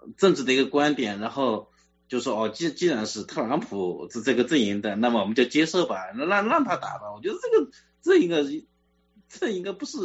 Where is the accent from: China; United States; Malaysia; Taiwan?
China